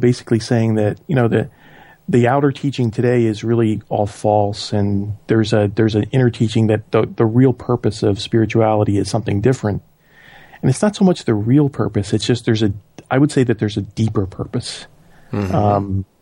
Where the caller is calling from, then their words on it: Philadelphia, Pennsylvania, United States; from Philly.